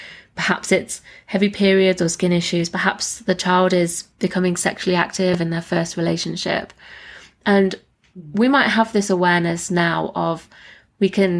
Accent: England, United Kingdom; moved away as an adult; now in Australia; that's when I'm from England, came backpacking, came to Australia

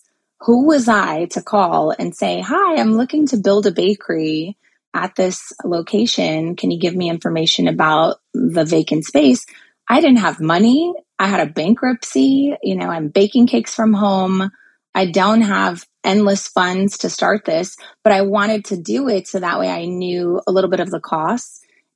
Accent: United States; because I'm American. I don't live there.

